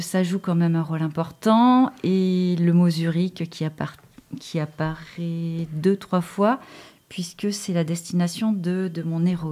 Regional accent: Bassillac, Nouvelle-Aquitaine, France; also born or lived in Périgueux; Je suis née à Périgueux, j'ai grandi à Bassillac et j'ai fait mes études à Bordeaux comme beaucoup de Périgourdins.

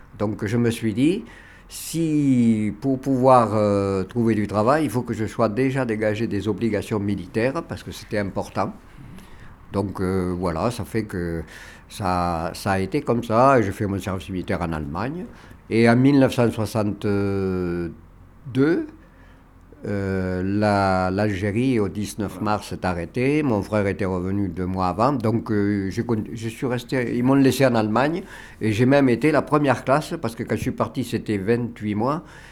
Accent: Villeneuve-sur-Lot, Nouvelle-Aquitaine, France; c'était à 18 ans et moi j'étais dans une région qui est différente d'ici mais qui n'est pas très loin puisque je suis originaire de Villeneuve-sur-Lot.

